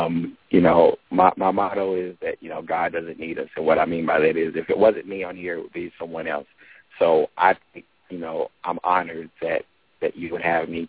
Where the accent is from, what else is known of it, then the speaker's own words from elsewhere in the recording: Winchester, Kentucky, United States; technically kicks off June the 8th in Winchester, Kentucky, which is I'm very excited about because it's my hometown.